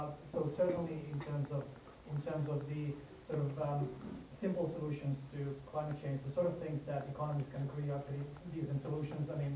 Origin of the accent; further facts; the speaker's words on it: Finland; I'm from Finland.